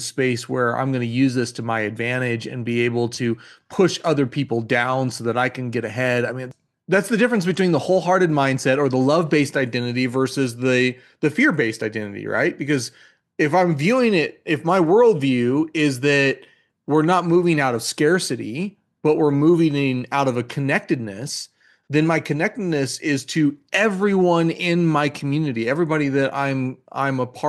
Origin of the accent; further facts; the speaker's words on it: United States; now in some spaces, because I was from America, there was assumptions about me that gave me privilege.